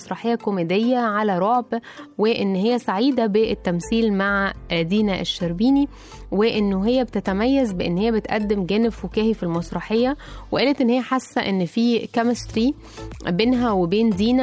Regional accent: Egypt; برضو إحنا كشعب مصري يعني نموت نجري وراء يعني أي حاجة نعرف الناس التفاصيل

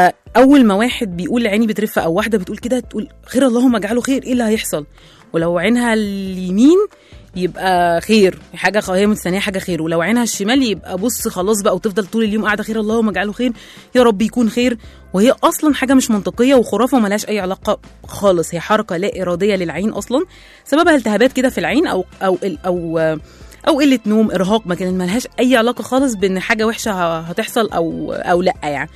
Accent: Egypt; في شويه خرافات كده غريبه احنا بتتحكم في حياتنا كمصريين

